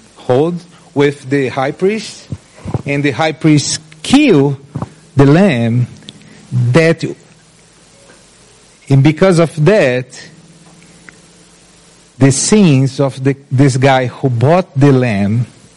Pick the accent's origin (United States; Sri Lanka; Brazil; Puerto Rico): Brazil; Everybody knows here I'm from Brazil, but if you don't know, I'm from Brazil, okay?